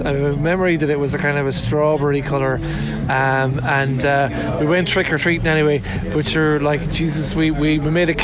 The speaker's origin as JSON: {"language": "English", "region": "County Kerry", "country": "Ireland", "said": "I'm originally from County Kerry"}